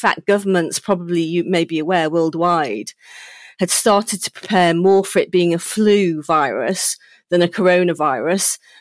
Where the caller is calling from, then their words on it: Chepstow, Wales, United Kingdom; I'm from my home in Chepstow.